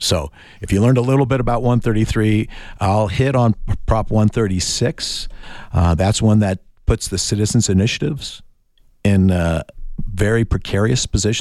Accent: California, United States; moved away as an adult; now in Arizona, United States; I grew up in California until I was 18, an Orange County Republican in California.

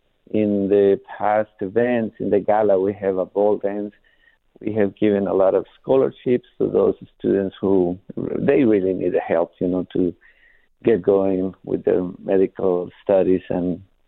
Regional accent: Hermosillo, Sonora, Mexico; also born or lived in Tucson; now in Phoenix, United States; I grew up in Hermosillo, but I was born in Tucson, so I moved back to Phoenix

